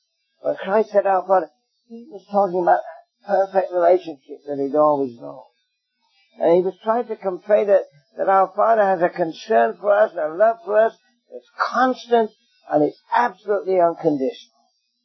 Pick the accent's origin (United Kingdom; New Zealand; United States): United Kingdom; England; now in Canada; He just went home to be with the Lord at 96 this summer in England. You know where I come from my accent.